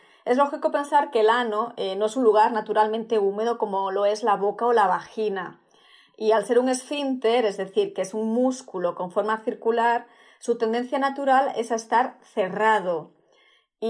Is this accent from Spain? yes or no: yes; Spain; por lo menos yo vengo de España